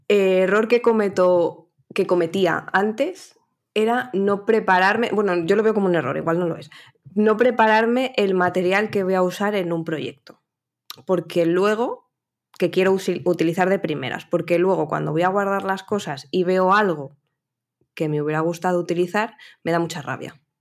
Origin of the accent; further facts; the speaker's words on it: Valladolid, Castile and León, Spain; Que esto me di cuenta yo cuando salí aquí del pueblico, de Valladolid, que parece que estoy en un pueblo.